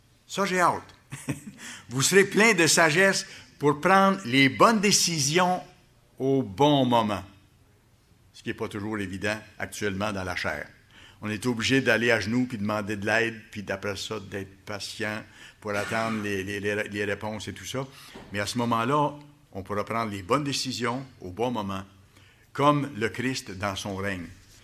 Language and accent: French; Quebec City, Quebec, Canada; Quand on regarde la composition des roches, chez nous, à Québec, dans le fleuve